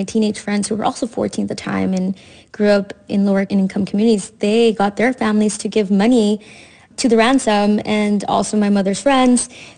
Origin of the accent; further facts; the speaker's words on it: Laredo, Texas, United States; I am from Laredo, Texas. It is a border town. So I felt like I was growing up more in a Mexican culture than American